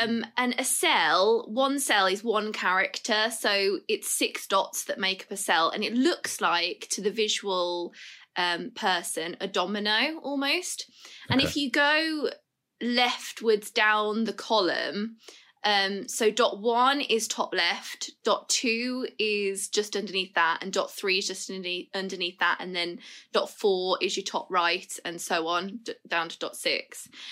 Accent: Birmingham, West Midlands, United Kingdom; We met like because we're both from Birmingham, other sides of the city. I'm more from the north and he's more inner city.

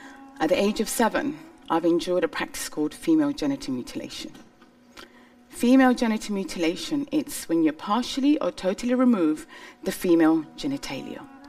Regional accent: Somalia; I'm from Somalia, so it's a very nice warm country.

